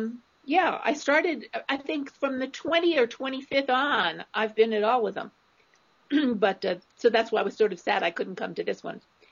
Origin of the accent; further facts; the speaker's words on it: Arden, Delaware, United States; Yeah, I grew up in Arden. Yeah, I still am in Arden.